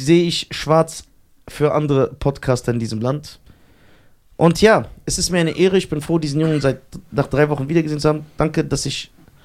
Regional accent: Germany; born there; Das war ja nicht in Tunesien, ich bin noch in Deutschland geboren.

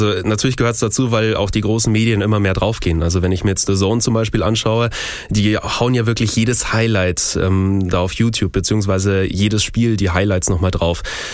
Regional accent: Munich, Bavaria, Germany; born there; ich bin gebürtiger Münchner

